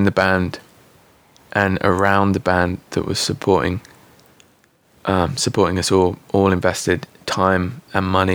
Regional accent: Thrapston, East Midlands, United Kingdom; Yeah, I grew up in Thrapston, but...

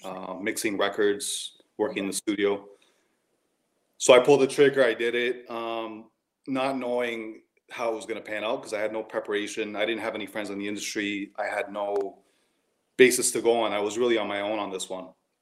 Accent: Toronto, Ontario, Canada; So I'm 38. I'm from Toronto, Canada.

